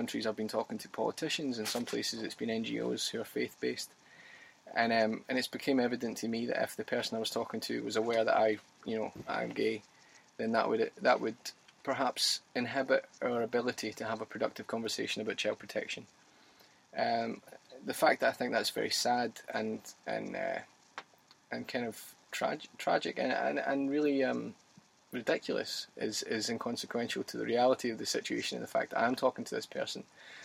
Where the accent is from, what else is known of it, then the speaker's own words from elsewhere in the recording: Scotland, United Kingdom; I'm Scottish, and in Scotland we voted for marriage equality last year.